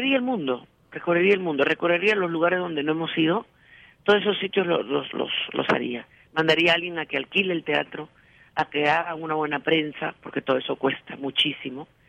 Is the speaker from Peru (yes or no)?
yes; Peru; yo mi sede, mi sitio, mi tierra, mi todo es el Perú. Yo me tengo que compartir entre los dos países, ¿no?